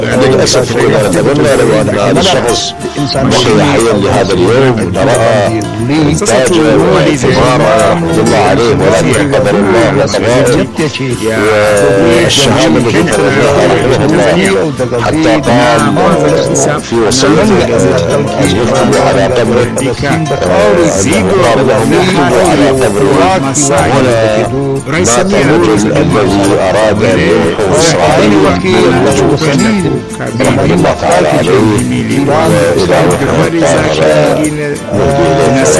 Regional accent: Iraq; وعندنا في العراق

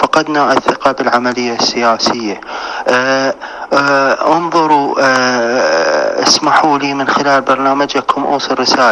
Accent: Nasiriyah, Dhi Qar, Iraq; كوني مواطن عراقي جنوبي من محافظة الناصرية جنوب العراق

